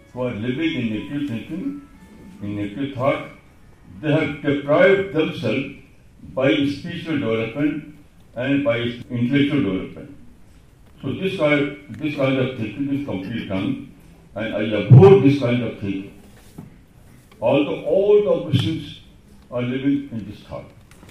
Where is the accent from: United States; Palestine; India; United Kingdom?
India; born there; So I always live with shukr that I was born in India.